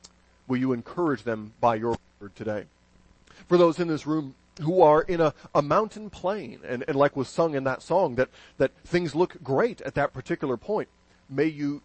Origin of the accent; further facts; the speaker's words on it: Jackson, Michigan, United States; I grew up in Jackson, Michigan, and our paper was the Jackson Citizen Patriot.